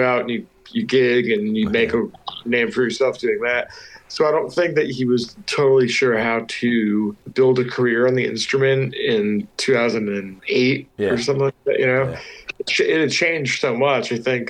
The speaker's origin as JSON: {"language": "English", "region": "Pennsylvania", "country": "United States", "tie": "born or raised there", "said": "I was growing up in the Poconos. It's like the mountains, you know?"}